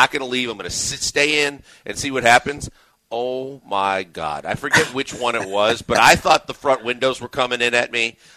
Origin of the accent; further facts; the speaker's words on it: Midwest, United States; growing up in the Midwest, you know, I had a scraper for my windshield.